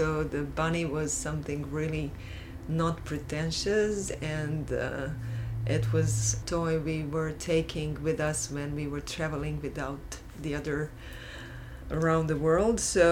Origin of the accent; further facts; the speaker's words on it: Croatia; So we come from Croatia.